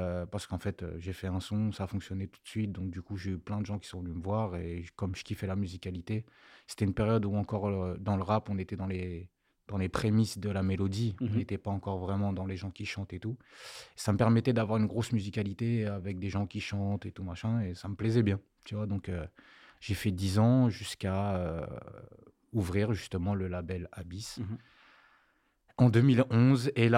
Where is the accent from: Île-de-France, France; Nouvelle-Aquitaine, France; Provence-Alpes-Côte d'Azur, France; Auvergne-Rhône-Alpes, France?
Île-de-France, France; Le Plessis-Trévise; J'ai grandi au Plessis-Trévise, moi.